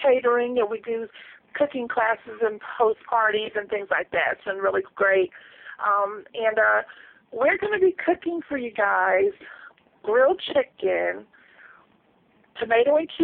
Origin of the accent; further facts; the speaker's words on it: North Carolina, United States; We're from North Carolina.